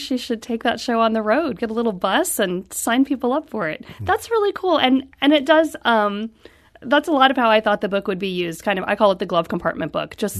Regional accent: Memphis, Tennessee, United States; I grew up largely in Memphis. When I was in Memphis, we didn't do a lot of the obvious things all the time

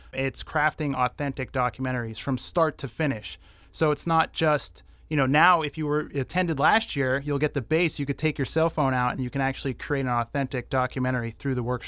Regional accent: Hazleton, Pennsylvania, United States; basically growing up around the Hazleton area, I always heard of this hidden city below Hazleton

